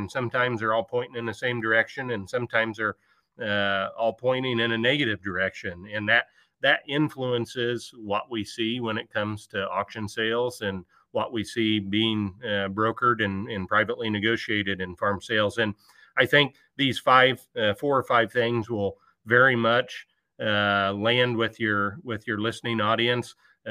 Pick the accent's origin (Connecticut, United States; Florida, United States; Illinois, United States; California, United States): Illinois, United States; But I'm originally from West Central Illinois, Troy. Grew up in McDonough County, Illinois on a corn, soybean and beef cattle farm.